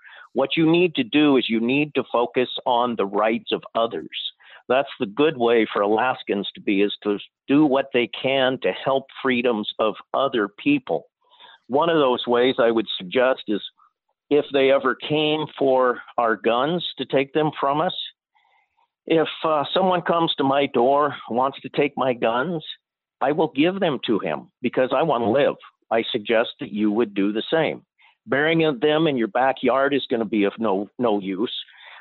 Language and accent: English; Camas, Washington, United States; moved away as an adult; now in Fairbanks, United States; I grew up in Camas, Washington. I was we had a little 40-acre farm. Hobby farm, mostly cattle that my dad ran there.